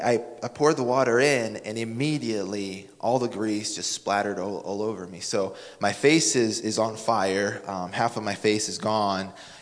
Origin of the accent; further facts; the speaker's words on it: Savannah, Georgia, United States; I come from Savannah.